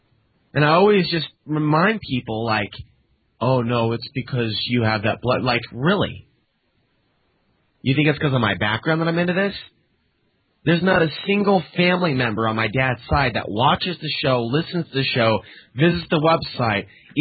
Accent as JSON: {"language": "English", "town": "Portland", "country": "United States", "said": "Like, I'm from Portland. Oh, you mean my dad."}